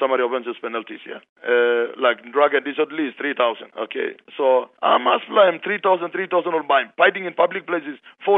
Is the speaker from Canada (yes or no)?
no; Enga, Papua New Guinea; as I am also from Enga, okay, I have known the traditions and customs and norms and all that.